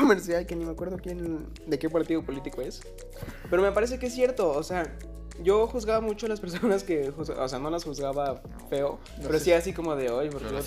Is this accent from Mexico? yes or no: yes; Mexico; Me da pena decir que soy mexicano por todos los estereotipos que existen, no por ser mexicano.